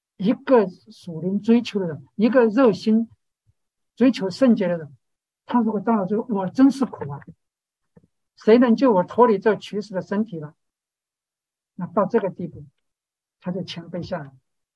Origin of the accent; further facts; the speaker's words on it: Sichuan, China; 那我是小时候在农村长大的，我知道四川那个农村那个牛耕地的时候呢